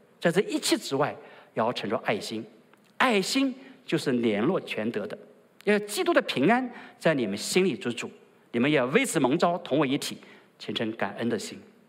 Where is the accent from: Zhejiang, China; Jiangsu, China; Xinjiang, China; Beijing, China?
Jiangsu, China; 她是我们江苏人，对吗？生在江苏的